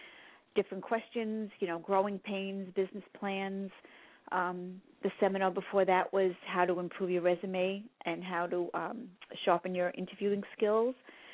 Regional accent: Dyker Heights, New York, United States; Okay, I was born and raised in Dyker Heights and moved to Bay Ridge 19 years ago

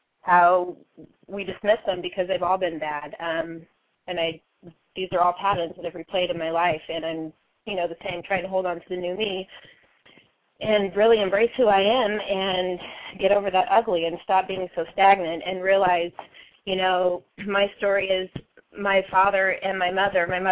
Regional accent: Portland, Oregon, United States; I'm from Portland, Oregon.

